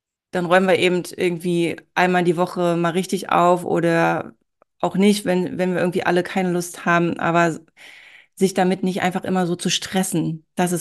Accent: Berlin, Germany; Ich bin im Ostteil von Berlin groß geworden und da war das total normal, dass alle Frauen gearbeitet haben um mich herum.

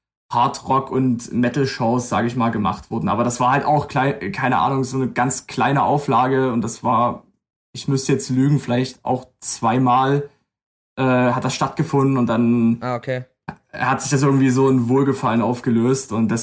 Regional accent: Limbach-Oberfrohna, Saxony, Germany; wir kommen eigentlich alle so aus der Ecke um Limbach-Oberfrohna rum

